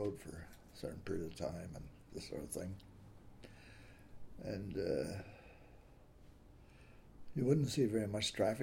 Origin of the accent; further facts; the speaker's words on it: Boar's Head, Georgia, United States; born there; And we moved to various places. And I was born in Boar's Head. That's by Milledgeville.